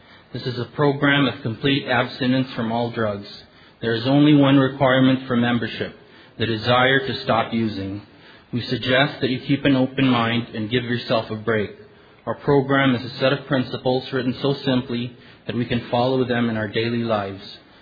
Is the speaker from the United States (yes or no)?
no; Cebu, Central Visayas, Philippines; I'm an addict from Cebu, Philippines.